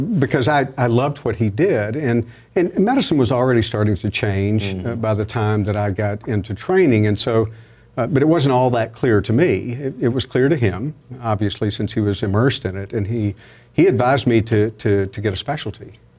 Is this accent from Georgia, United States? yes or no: yes; Albany, Georgia, United States; I grew up in Southwest Georgia, Albany, Georgia.